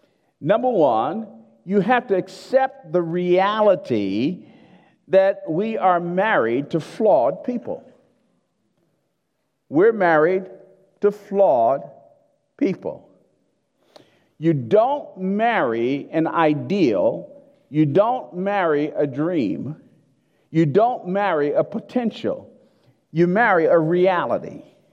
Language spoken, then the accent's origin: English; Newark, New Jersey, United States; Now, I was born in Newark, New Jersey. Spent the first 12 years of my life there, and I planned to move to Plainfield.